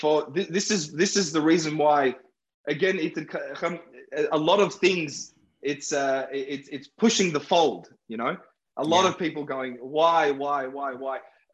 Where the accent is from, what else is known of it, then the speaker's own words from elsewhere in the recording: Baghdad, Baghdad Governorate, Iraq; Arabic is a second language; أنا من بغداد بس مطيلي تم مكن عربي بعد مكن لي سورة مكن إنجليزي